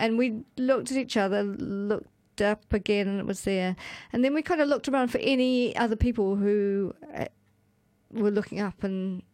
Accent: Invercargill, Southland, New Zealand; I am from the south, the very bottom of the South Island, a town called Invercargill.

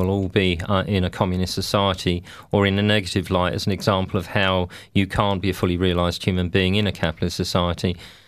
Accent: London, United Kingdom; actually I'm from South London, but the accents are very similar.

